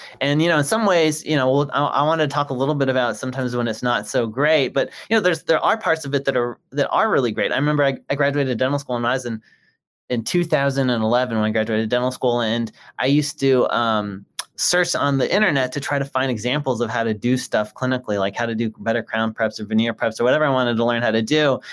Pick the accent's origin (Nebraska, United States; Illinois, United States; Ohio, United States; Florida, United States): Illinois, United States; Chicago; I'm from Chicago. I had never been to Alabama before.